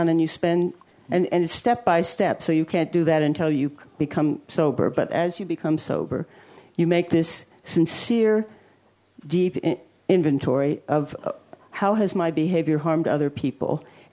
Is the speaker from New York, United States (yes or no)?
no; Brookline, Massachusetts, United States; the other day I went to a film that was showing in my hometown in Brookline, Massachusetts